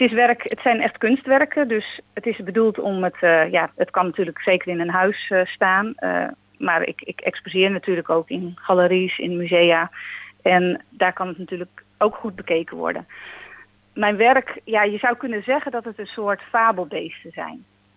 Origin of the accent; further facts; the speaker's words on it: Nijkerkerveen, Gelderland, Netherlands; now in Gouda, Netherlands; Van oorsprong kom ik uit Nijkerkerveen. Dat is een klein dorpje vlakbij Nijkerk en Amersfoort. En ik ben daar opgegroeid in een landelijke omgeving. Ik kom ook uit een boerenfamilie.